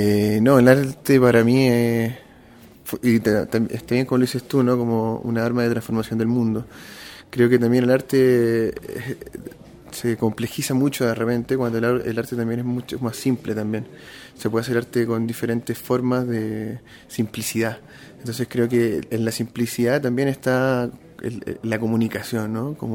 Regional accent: Chile; moved away as an adult; now in Mexico; soy chileno, radicado en México hace unos casi tres años.

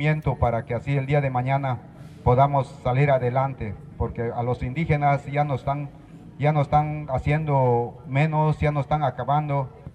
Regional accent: Bacabchén, Campeche, Mexico; now in Hopelchén, Mexico; yo soy nato aquí cerquita de Mbacapchen, Campeche, nada más que me fui a vivir hasta por Jopelchen. Mbacapchen pues es mi tierra natal

